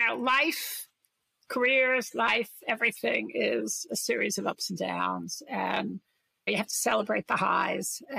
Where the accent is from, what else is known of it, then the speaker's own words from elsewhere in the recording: Brooklyn, New York, United States; I'm from Brooklyn, if you can't tell from my accent